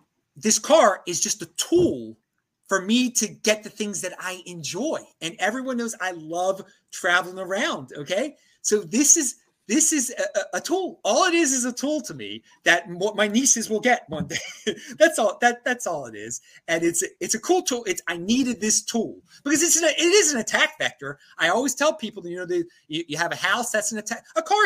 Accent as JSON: {"language": "English", "region": "East Coast", "country": "United States", "said": "when I'm from the East Coast, you're from the East Coast too."}